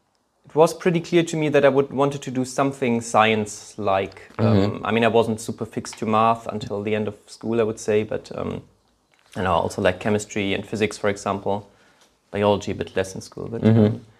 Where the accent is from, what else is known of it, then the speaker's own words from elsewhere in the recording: Hesse, Germany; I mean, so I grew up near Frankfurt on the countryside there.